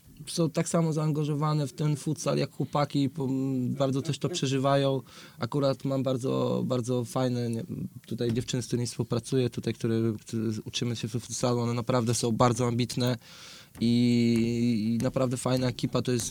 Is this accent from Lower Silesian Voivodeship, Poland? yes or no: no; Opole, Opole Voivodeship, Poland; bo jestem z Opola, tak, jestem, urodziłem się tu